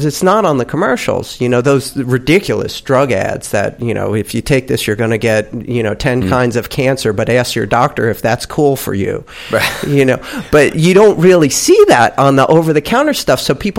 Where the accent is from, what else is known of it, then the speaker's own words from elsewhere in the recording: New Jersey, United States; Absolutely. You know, we're from Jersey.